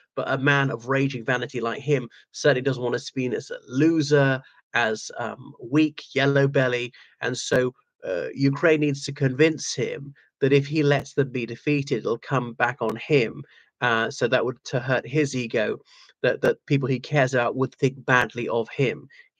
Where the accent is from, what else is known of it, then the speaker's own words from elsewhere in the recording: Ireland; respected viewers. … from Ireland.